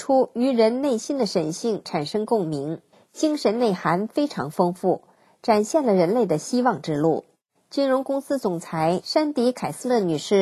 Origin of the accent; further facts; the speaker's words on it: China; 我们都是中国人